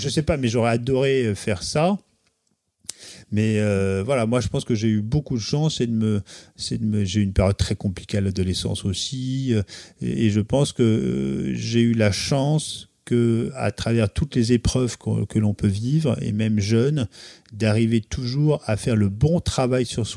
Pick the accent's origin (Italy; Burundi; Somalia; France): France; Normandy; moi, je viens aussi du pays de Caux, donc près de Fécamp, donc pays de pêche.